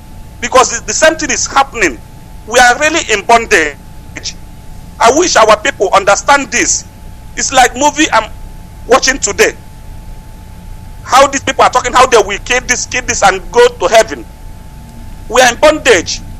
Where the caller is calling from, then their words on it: Ireland; From Ireland.